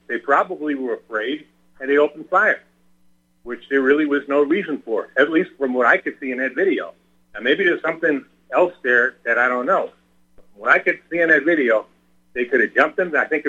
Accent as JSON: {"language": "English", "region": "New York", "country": "United States", "moved": "yes", "said": "I'm from New York originally. I think it's an asshole, and I got out of there, okay?"}